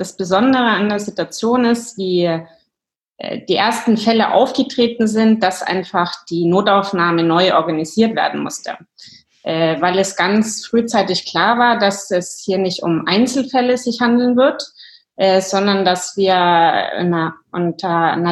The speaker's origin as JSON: {"language": "German", "country": "Germany", "moved": "yes", "lives_now": "Stockholm, Sweden", "said": "Komme ursprünglich aus Deutschland. Nach Schweden hat es mich zum allerersten Mal vor 18 Jahren verschlagen. Habe dann aber noch ein paar Wendungen in Deutschland, England und Irland gemacht und bin jetzt seit 4 Jahren in Stockholm"}